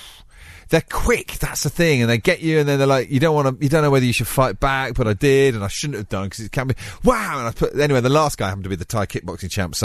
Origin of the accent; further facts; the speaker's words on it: Wales, United Kingdom; accent: Welsh; It's my Welsh accent.